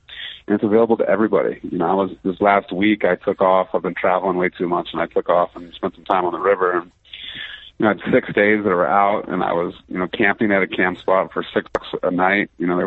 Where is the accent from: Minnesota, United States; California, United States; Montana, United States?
Montana, United States; Like, I grew up here in Montana, and I have a lot of access to, you know, private ranches and stuff